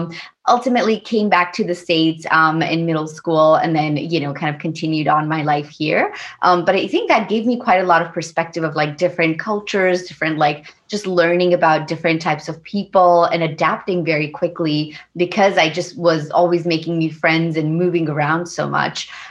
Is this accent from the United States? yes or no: no; India; I'm Indian, but for us, it was, you know, English was the first language. Then I moved back and learned Hindi.